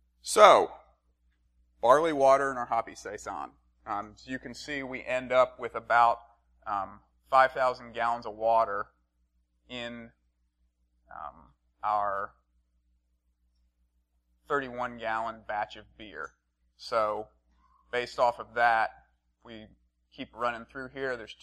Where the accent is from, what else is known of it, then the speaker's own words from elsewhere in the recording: North Carolina, United States; growing up in North Carolina, you're always, when you go down to the low country, you see a lot of cucurbit production.